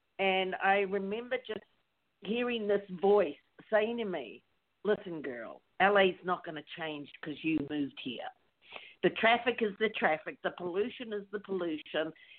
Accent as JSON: {"language": "English", "country": "New Zealand", "tie": "born or raised there", "said": "97% of the population of my hometown were natives, were Māori. My mother would have been one of the very few blonde white women in that town. And so that's what I grew up with."}